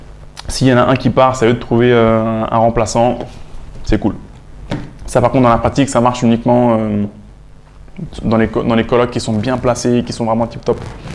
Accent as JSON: {"language": "French", "town": "Cergy-Pontoise", "region": "Île-de-France", "country": "France", "tie": "born or raised there", "said": "J'ai grandi à Cergy-Pontoise."}